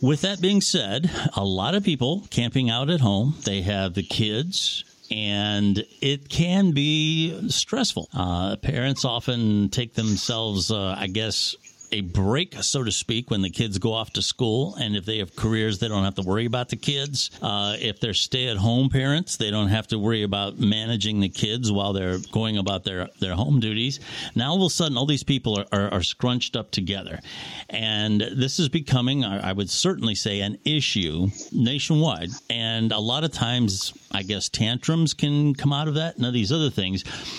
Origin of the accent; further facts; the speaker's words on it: Ohio, United States; I'm from Ohio, and our governor has received accolades pretty much from all over the world on how he's handled this.